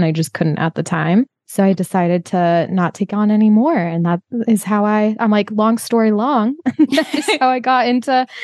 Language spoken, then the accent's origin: English; Utah, United States; And I am originally from Utah and everyone gets married there quite often.